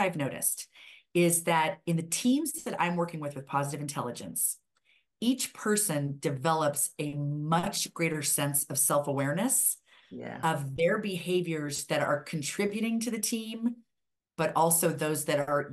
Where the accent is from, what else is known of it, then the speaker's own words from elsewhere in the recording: Colorado, United States; I grew up in Colorado in my family's own business.